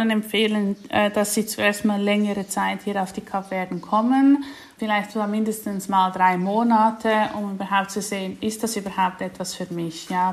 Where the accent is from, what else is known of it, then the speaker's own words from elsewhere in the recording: Switzerland; wir waren zusammen auch in der Schweiz, also er hat auch meine Heimat kennengelernt.